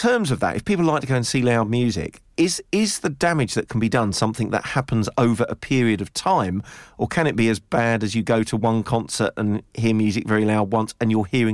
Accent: London, United Kingdom; when I grew up in North London, I used to live near to Wembley Arena

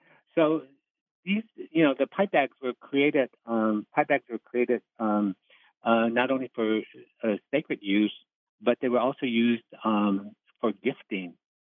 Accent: South Dakota, United States; I grew up on the Rosebud Reservation.

